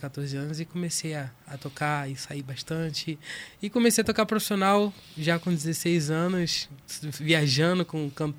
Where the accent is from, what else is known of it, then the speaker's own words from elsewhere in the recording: Nilópolis, Rio de Janeiro, Brazil; now in Cuiabá, Brazil; Sou do Rio de Janeiro, Nilópolis. E cheguei, tem 2 anos aqui, né?